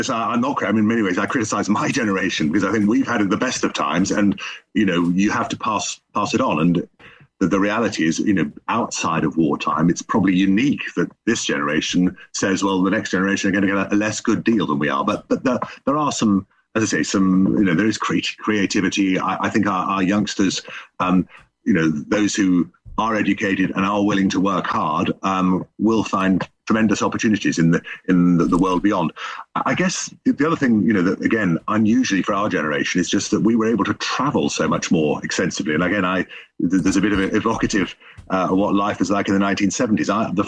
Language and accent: English; England, United Kingdom; now in -; I'm very proud of being English. I mean, my late mother was German. My father was in the British Army, and my parents met in the early 1960s when my father was serving out in Germany. And I'm very proud of being British